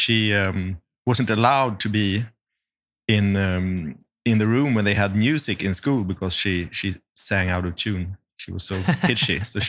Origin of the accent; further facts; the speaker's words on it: Uppsala, Uppsala County, Sweden; moved away as an adult; now in Stockholm, Sweden; I'm originally from Uppsala, which is university town just an hour from Stockholm, capital of Sweden. So I moved to Stockholm when I was 19, roughly.